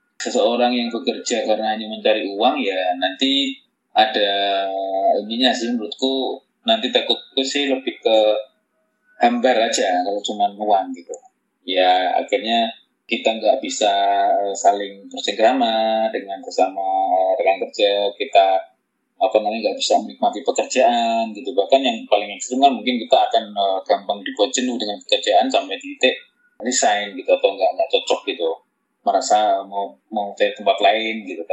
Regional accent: Tulungagung, East Java, Indonesia; saya kan dari Tulungagung Kris. Nah kemudian harus merantau ke Surabaya, dan setiap weekend baru pulang.

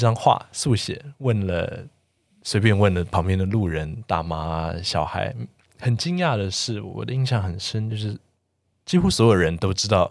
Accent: Taiwan; 我们四位来自台湾的建筑人

